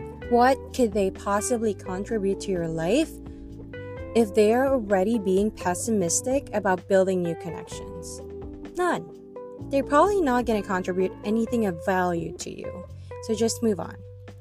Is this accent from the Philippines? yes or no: yes; Philippines; English is a second language; So obviously I'm Filipino, so duh, I will have an accent.